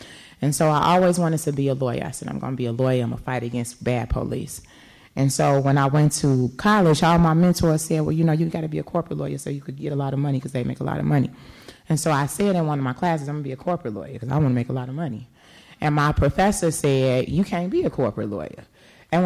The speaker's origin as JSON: {"language": "English", "town": "Chicago", "region": "Illinois", "country": "United States", "tie": "born or raised there", "said": "I grew up in Bronzeville on 47th Street, and I remember all of my family's over there"}